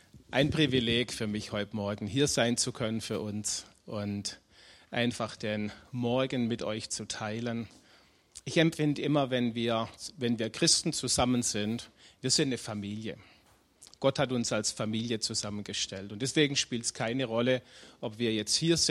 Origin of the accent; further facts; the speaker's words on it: Schwäbisch Hall, Baden-Württemberg, Germany; ich komme aus Schwäbisch Hall.